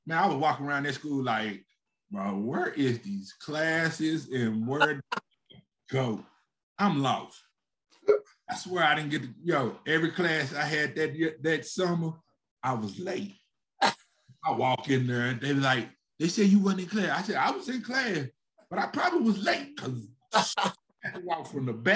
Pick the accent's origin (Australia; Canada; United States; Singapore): United States; the South; hey, we going to buy together because I'm from the South.